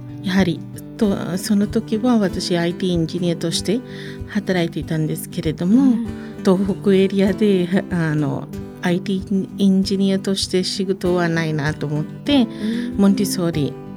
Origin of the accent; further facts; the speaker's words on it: Sri Lanka; Japanese is a second language; moved away as an adult; now in Japan; スリランカです。